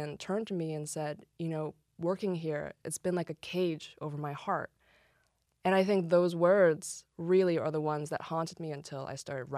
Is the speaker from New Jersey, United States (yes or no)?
no; Rockville, Maryland, United States; moved away; also born or lived in North Potomac; Of Rockville, yes. Because you just can't really see your hometown until you leave it.